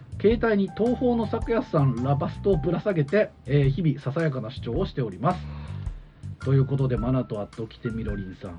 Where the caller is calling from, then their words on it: Oita, Japan; 私は九州の大分に住む、あ、長浜さんと同じですね。同じ出身ですね。1979年生まれ、中年男性です、